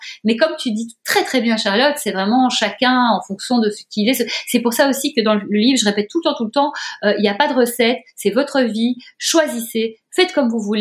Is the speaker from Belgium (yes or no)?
yes; Belgium; moi je viens de la Belgique